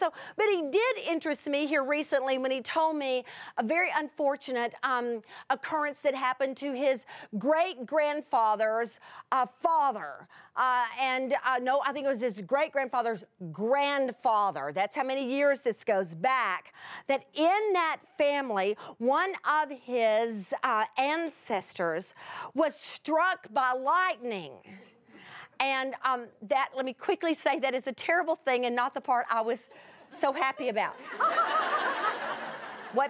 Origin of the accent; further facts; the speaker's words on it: Arkansas, United States; And the reason why I can tell you that is because I was raised in Arkansas.